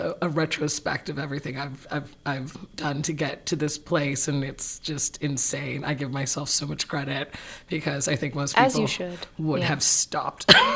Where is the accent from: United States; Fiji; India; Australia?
United States; Northridge, California; Yeah. I grew up in Northridge, actually.